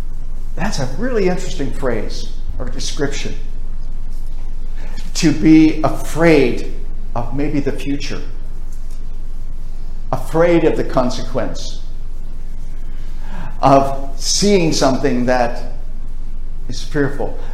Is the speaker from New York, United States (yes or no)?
yes; New York, United States; I grew up in Western New York on a farm. The snow there would get 4, 5, 6 feet deep as it would blow off of the Great Lakes.